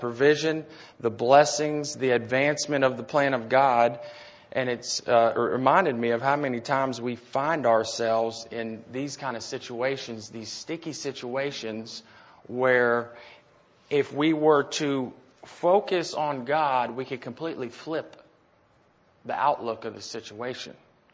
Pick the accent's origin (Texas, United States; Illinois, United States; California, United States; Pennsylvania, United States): Texas, United States; But I'm from Texas and I grew up, I guess, used to hearing it wrong.